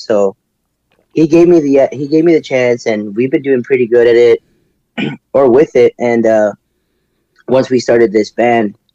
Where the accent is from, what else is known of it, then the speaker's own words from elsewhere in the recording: McAllen, Texas, United States; also born or lived in Minnesota; I'm from McAllen.